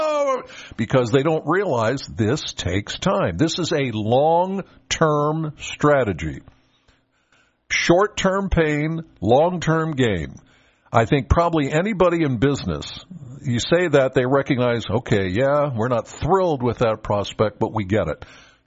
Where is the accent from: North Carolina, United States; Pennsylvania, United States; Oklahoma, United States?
Pennsylvania, United States; Penns Valley; Now, granted, I'm from Penns Valley, so the fairgrounds are not far from where I live.